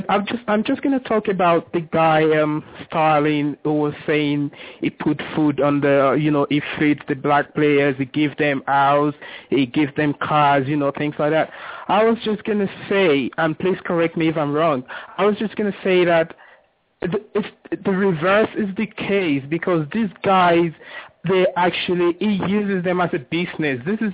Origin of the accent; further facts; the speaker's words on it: United Kingdom; now in Toronto, Canada; So I just happened to bump into your program, and I'm from the United Kingdom, so you probably, notice the accent